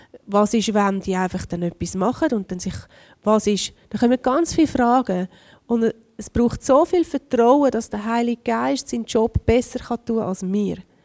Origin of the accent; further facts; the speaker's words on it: Switzerland; Und wir sind sehr freiheitsliebend als Schweizer